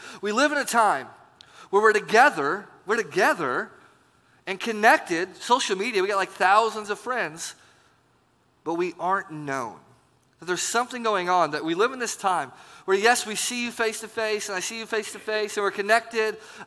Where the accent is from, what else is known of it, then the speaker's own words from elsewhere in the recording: Illinois, United States; now in Indiana, United States; Like, I'm from Illinois, small town Illinois. I live in small town Indiana now.